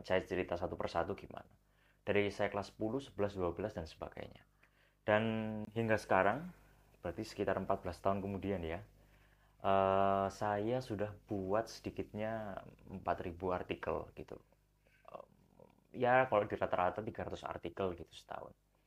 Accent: East Java, Indonesia; kalau bahasa kita orang Surabaya, Sidoarjo itu kayak gemes gitu ya.

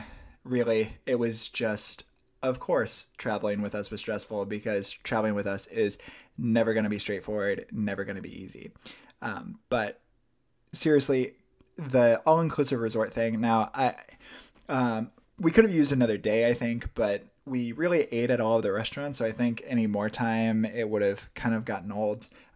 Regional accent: Indiana, United States; I'm originally from Indiana. I got as far north as Milwaukee.

